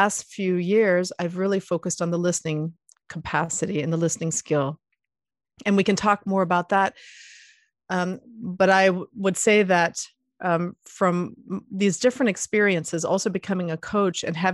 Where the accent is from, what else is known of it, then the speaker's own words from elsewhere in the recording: Puerto Rico; I was born in Puerto Rico and I grew up camping on the beach.